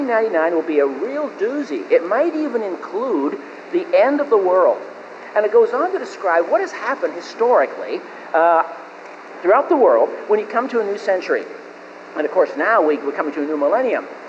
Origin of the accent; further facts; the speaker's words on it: Canada; now in United States; I grew up in Canada and came out to the Pacific Northwest a number of years ago